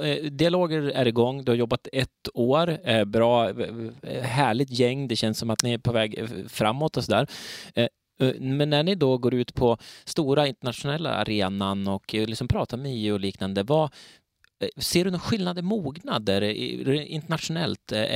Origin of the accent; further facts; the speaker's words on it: Sweden; Liksom som svensk här. Man tycker att man är så himla bra för att man kör lite returburkar och grejer.